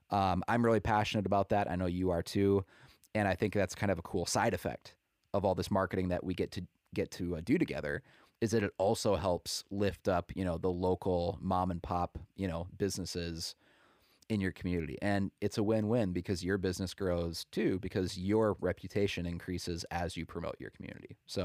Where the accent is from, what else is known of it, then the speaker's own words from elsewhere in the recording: Willmar, Minnesota, United States; now in Naples, United States; I live in Naples, Florida now, but I'm originally from Wilmer, Minnesota, which is about 2 hours west of the Twin Cities.